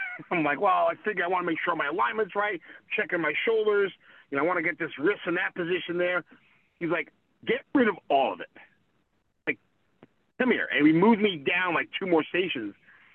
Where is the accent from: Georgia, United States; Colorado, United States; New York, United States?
New York, United States; You know, I grew up in New York. It wasn't the popular sport.